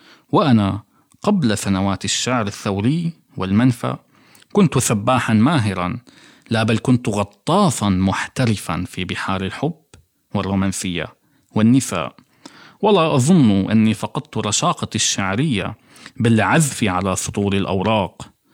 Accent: Syria; now in Berlin, Germany; الحروب والقنابل وشلالات الدماء التي تملأ بلادي سوريا إلى يومنا هذا

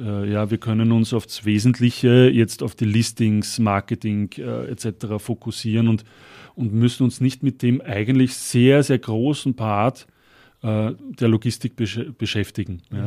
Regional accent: Austria; Deutschland ist jetzt für uns auch als Österreicher sicher der wichtigste Markt.

